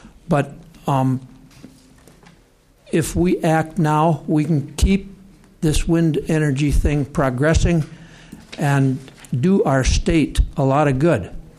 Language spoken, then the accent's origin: English; Minnesota, United States; Mr. Chair, Senators … I am from Jackson County, Minnesota